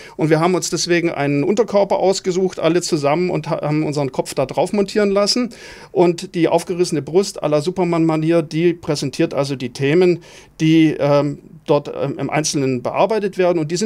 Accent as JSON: {"language": "German", "town": "Rostock", "region": "Mecklenburg-Vorpommern", "country": "Germany", "said": "Ja, ich bin ja Rostocker"}